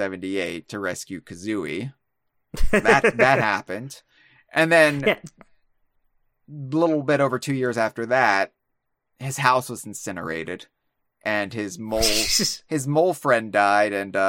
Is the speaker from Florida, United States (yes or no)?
no; Pennsylvania, United States; born there; I was born in Pennsylvania, but take that back.